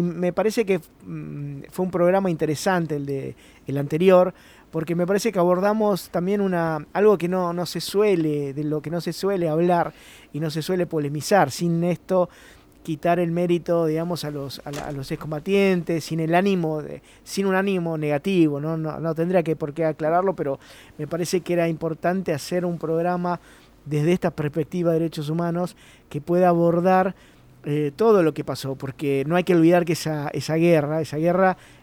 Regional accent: Argentina

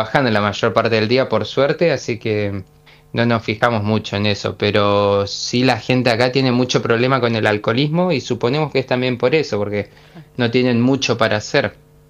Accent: Puerto Deseado, Santa Cruz, Argentina; yo soy de Puerto Deseado

